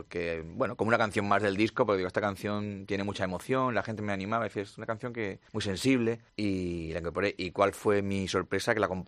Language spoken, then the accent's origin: Spanish; Extremadura, Spain; La gente pensaba que éramos australianos y somos extremeños, ¿no?